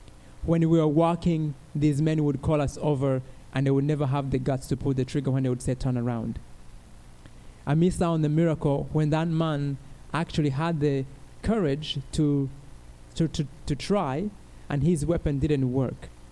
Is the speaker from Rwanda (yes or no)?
yes; Rwanda; also born or lived in Minnesota; now in North Carolina, United States; So I came from Rwanda, where I had never seen 55 degrees, anything colder than 55 degrees. And I went to Minnesota. Yeah, Minnesota. Yeah. To this day, I currently live in North Carolina